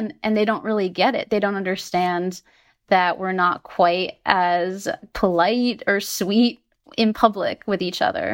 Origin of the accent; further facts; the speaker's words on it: Connecticut, United States; also born or lived in New York; little cultural things that definitely feel different than the way I grew up in Connecticut or any experience I ever had in New York.